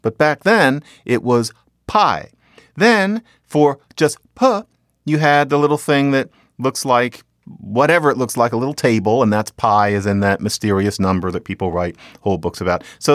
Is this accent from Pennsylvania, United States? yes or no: yes; Philadelphia, Pennsylvania, United States; because I'm from Philadelphia, and we have mentioned that Philadelphia has traditionally had a certain water problem, and I'm allowed to say it because I'm from there.